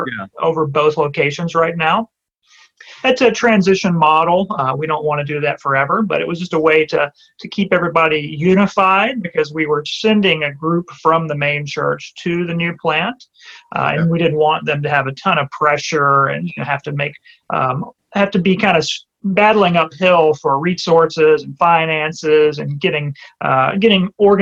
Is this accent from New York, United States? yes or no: no; Mississippi, United States; Yeah, well, this accent is not as thick as it used to be. I was born in Mississippi, grew up in South Mississippi, and was there for about 30 years.